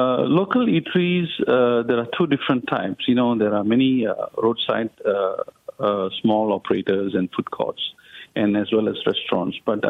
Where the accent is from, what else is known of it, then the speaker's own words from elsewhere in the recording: Malaysia; No, normally, as a Malaysian, mostly if you see other than Chinese, Indians and Malay, they have a practice of having dinner after 8 p.m.